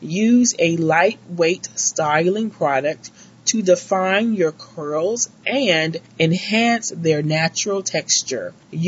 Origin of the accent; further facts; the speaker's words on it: New Orleans, Louisiana, United States; Born and raised in Nolo, I know that managing 4C hair in the humid heat of July requires some strategic planning and care as well.